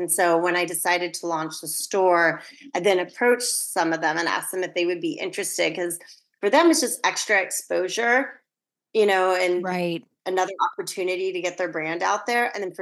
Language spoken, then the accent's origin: English; Sacramento, California, United States; I grew up in Northern California. So I grew up in Sacramento, which basically had no exposure to any of this.